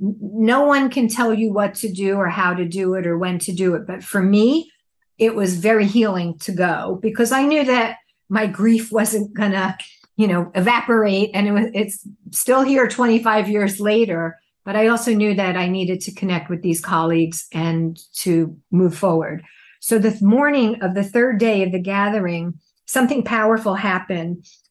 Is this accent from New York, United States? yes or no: yes; New York, United States; I sat down beside him as he started to play … in honor of my hometown.